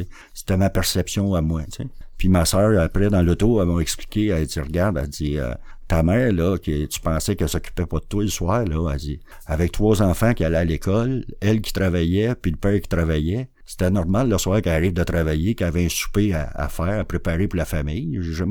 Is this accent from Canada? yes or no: yes; Montreal, Quebec, Canada; J'ai grandi à Montréal, puis dans l'Est, puis l'Angelier, dans ces coins-là.